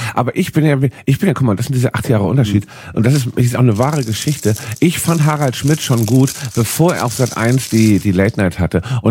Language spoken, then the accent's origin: German; Hamburg, Germany; Weißt du, wo ich herkomme, in Hamburg.